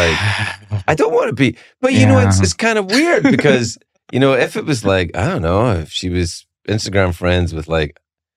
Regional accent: United States; I am American.

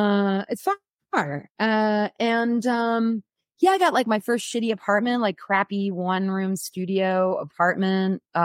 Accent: Omaha, Nebraska, United States; now in Seattle, United States; I grew up in Omaha, Nebraska, and I went to my first punk show, I think, in like my 83 or 84

